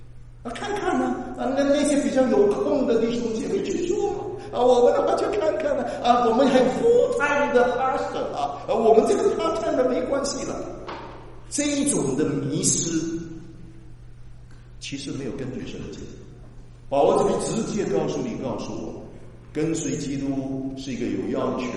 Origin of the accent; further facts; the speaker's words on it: Malaysia; moved away as an adult; 我从马来西亚，我生在马来西亚，长在马来西亚，我18岁就离开了马来西亚，一直到现在没回去，啊，所以我在外面漂流了50年，啊，将近50年。但是我知道我的祖国是中国，我知道我的祖籍福建省宁津。